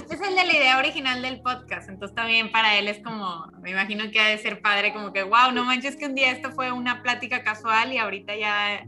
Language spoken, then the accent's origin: Spanish; Monterrey, Nuevo León, Mexico; Pues yo soy la menor de una familia de 4. Soy mexicana, nací aquí en Monterrey, Nuevo León.